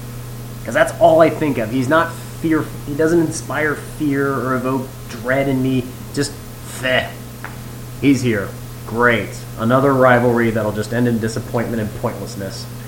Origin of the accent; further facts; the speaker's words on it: Midwest, United States; And again, we're guys from the Midwest here. We're used to hearing this.